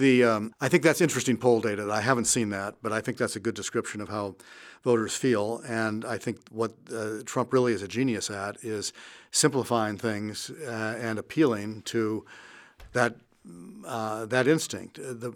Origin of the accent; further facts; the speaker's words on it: Illinois, United States; I'm from Illinois.